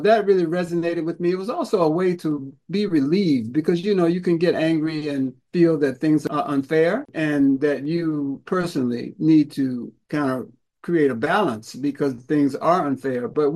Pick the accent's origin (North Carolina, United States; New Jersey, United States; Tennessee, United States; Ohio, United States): North Carolina, United States; I'm from North Carolina. That's in the American South.